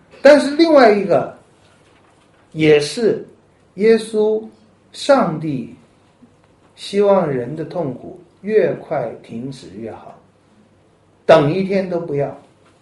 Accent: China

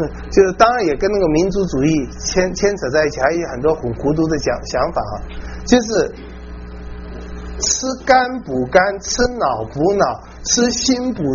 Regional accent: China; 我们中国人

